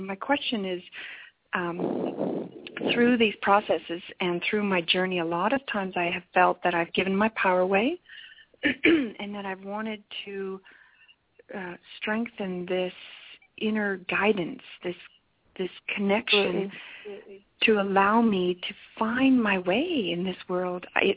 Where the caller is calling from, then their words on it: Alberta, Canada; I'm calling from Alberta, Canada.